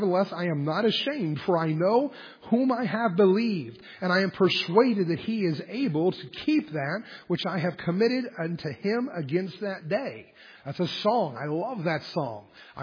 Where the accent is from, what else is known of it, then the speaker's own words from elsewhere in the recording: Harrisburg, United States; I remember our church back that I grew up in Harrisburg